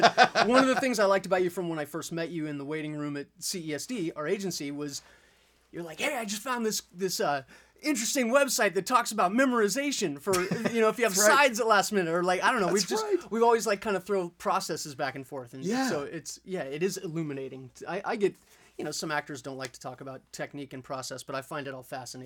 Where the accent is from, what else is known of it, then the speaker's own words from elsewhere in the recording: Los Angeles, California, United States; I'm from Los Angeles, born and raised.